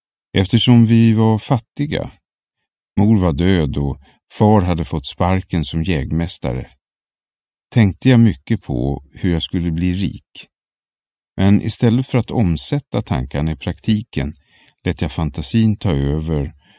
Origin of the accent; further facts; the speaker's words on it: Lycksele, Västerbotten County, Sweden; Men så växte jag upp. Jag blev 13 år. Och om morgnarna åkte jag buss till Finnbackaskolan i Lycksele, och det plågade mig.